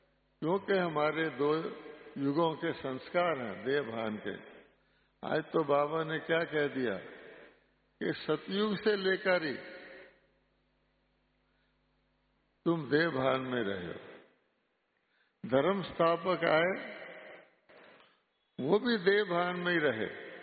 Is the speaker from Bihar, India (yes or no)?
no; West Bengal, India; यानी माउंट आबू में भी मैं बंगाली हूँ तो बंगाल वाले घूम रहे हैं